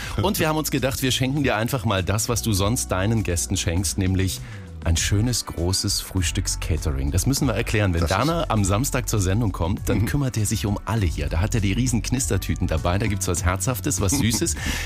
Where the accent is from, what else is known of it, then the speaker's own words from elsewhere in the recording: Thuringia, Germany; Ich bin in Thüringen groß geworden.